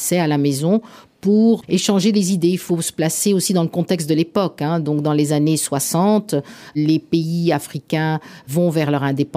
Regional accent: Geneva, Switzerland; je suis née à Genève et j'ai commencé par aller à l'école du quartier puisque nous habitions à La Servette.

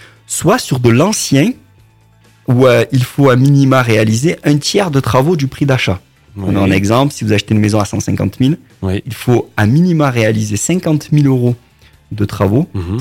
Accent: Manosque, Provence-Alpes-Côte d'Azur, France; also born or lived in Gap; moi, j'habite à Vinant-sur-Verdon, mais c'est la DLVA, donc c'est Manosque. Et je suis né à Manosque, j'ai fait mes études à Manosque. J'ai fait une petite incartade à Gap pendant 2 ans.

